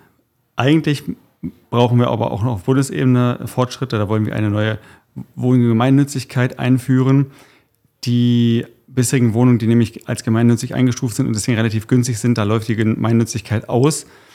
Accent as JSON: {"language": "German", "region": "Brandenburg", "country": "Germany", "said": "Und zwar nicht nur hier in Potsdam, sondern auch bei mir im ländlichen Raum. Ich komme aus dem Spreewald."}